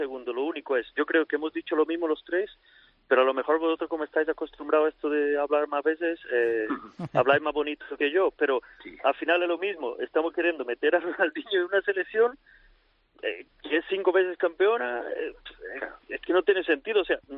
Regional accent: Brazil; Spanish is a second language; Yo como soy brasileño, pues...

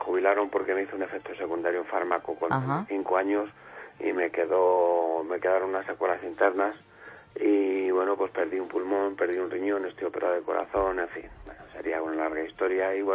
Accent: Fuenlabrada, Community of Madrid, Spain; sí que soy de Fuenlabrada y me choca

